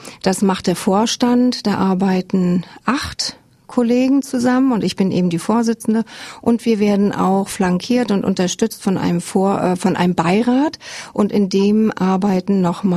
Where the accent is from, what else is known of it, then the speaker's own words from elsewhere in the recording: Rostock, Mecklenburg-Vorpommern, Germany; born there; Ich bin gebürtige Rostockerin, verheiratet, zwei Söhne